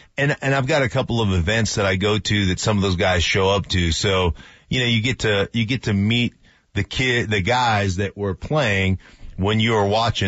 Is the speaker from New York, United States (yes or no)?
no; Alaska, United States; growing up in Alaska during the fall and during the winter, it's dark, you know?